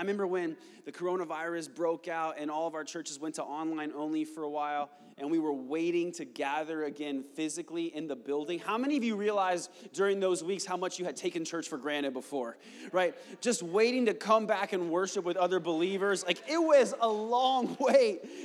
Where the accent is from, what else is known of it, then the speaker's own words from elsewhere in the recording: Arizona, United States; I'm from Arizona.